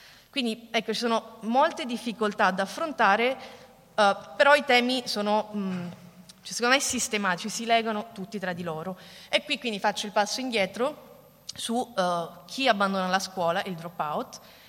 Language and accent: Italian; Sicily, Italy; appunto vengo dalla Sicilia e il problema dei NEET in Sicilia è un po' diverso